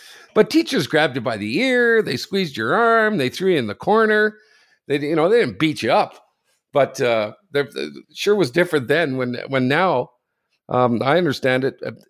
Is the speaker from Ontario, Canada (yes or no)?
yes; Ottawa, Ontario, Canada; No, I'm from Ottawa, so I see a lot of people tweeting me about this shit